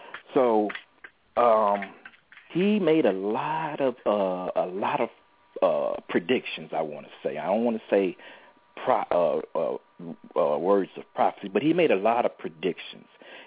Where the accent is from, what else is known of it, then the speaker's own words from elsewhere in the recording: the South, United States; born there; because I was born in the South